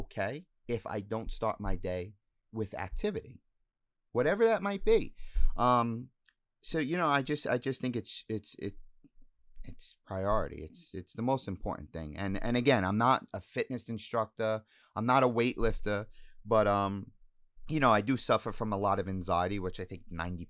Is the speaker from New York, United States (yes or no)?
yes; Staten Island, New York, United States; some back in my hometown in Staten Island.